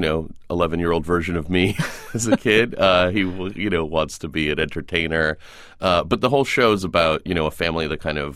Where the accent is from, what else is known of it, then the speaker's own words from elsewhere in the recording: Boston, Massachusetts, United States; We're both from Boston. So we've always wanted to do it here.